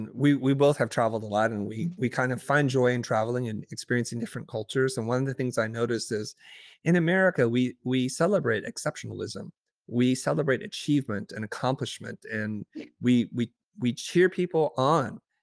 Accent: United States; as an American, I feel like I'm going to be who I am everywhere I go.

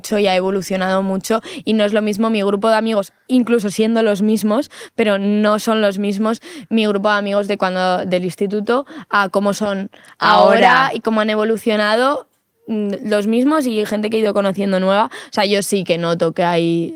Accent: Madrid, Community of Madrid, Spain; mi familia es muy madrileña, yo soy muy madrileña y todas las tradiciones madrileñas me encantan

